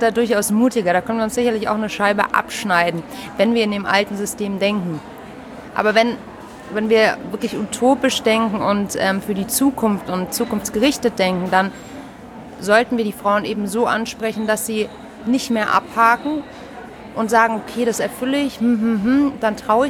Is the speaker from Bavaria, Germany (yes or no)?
yes; Munich, Bavaria, Germany; born there; now in Hamburg, Germany; ich bin gebürtige Münchnerin, also es ist heute fast ein Heimspiel für mich, lebe aber seit einer ganzen Weile in Hamburg, bin 33